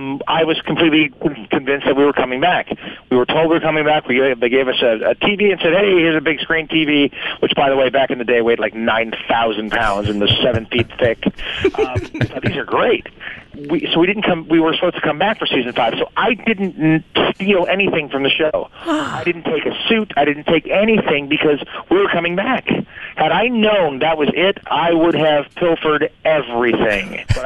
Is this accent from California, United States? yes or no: yes; Malibu, California, United States; Kids that I grew up with in Malibu, California, you know, Sean Penn, Chris Penn, Rob Lowe, Charlie Sheen, Emilio Estevez, Holly Robinson. I mean, we all grew up together.